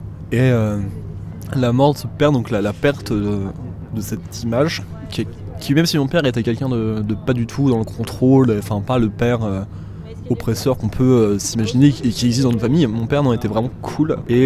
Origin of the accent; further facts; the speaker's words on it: Le Havre, Normandy, France; now in Paris, France; J'ai 23 ans, je suis en master en sciences de la Terre. Je viens du Havre à la base, j'ai passé une vingtaine d'années au Havre. Et maintenant, je suis à Paris.